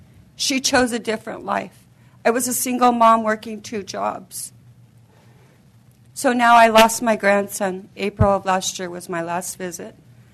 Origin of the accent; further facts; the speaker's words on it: California, United States; I'm from Monterey County, California.